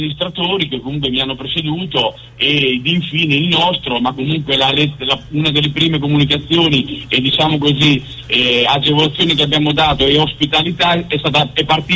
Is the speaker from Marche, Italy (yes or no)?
yes; Macerata Feltria, Marche, Italy; born there; ma considera che io sono nato a Macerata Feltria